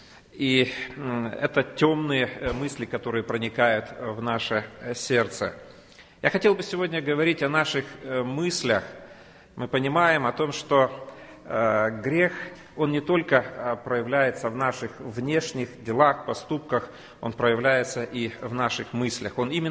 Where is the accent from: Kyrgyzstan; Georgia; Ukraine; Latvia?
Kyrgyzstan; also born or lived in Moscow, Russia; Я сам из Кыргызстана, родился в Кыргызстане, и мое сердце лежало, чтобы вернуться туда. И в 93-м году это произошло.